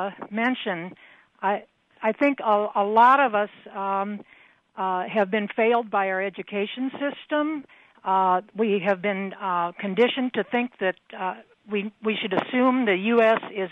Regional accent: Peoria, Illinois, United States; now in Chicago, United States; when I came to Chicago from Peoria and ran into Central American refugees

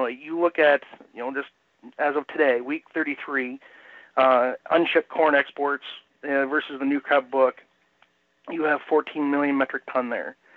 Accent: Illinois, United States; also born or lived in Des Moines, Iowa / Champaign, Illinois; So I got the opportunity to move back to Northwest Illinois, where I was born and raised, and doing a little farming up here

